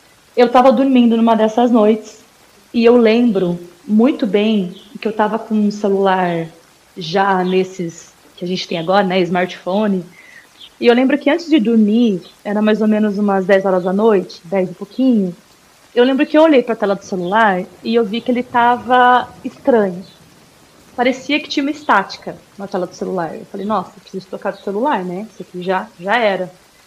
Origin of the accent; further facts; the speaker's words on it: Piracicaba, São Paulo, Brazil; sou aqui de Piracicaba, interior de São Paulo.